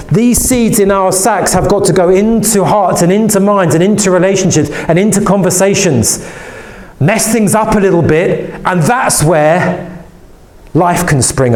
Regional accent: England, United Kingdom; And probably because of my personality and being English, I would always try and be very careful and gentle

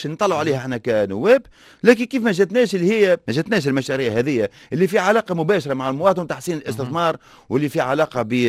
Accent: Tunisia; واحنا مصلي على النبي عندنا في تونس خريجي الجامعات من المهندسين في الاعلاميه وغيره

